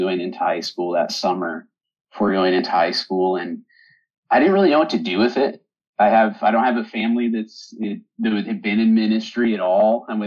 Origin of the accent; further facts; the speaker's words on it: Colorado, United States; I grew up in Colorado, so it's winter time.